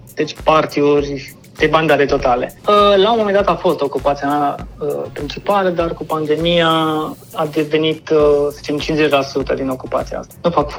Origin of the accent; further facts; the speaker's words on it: Târgu Mureș, Mureș County, Romania; Așa, deloc sunt din Târgu Mureș.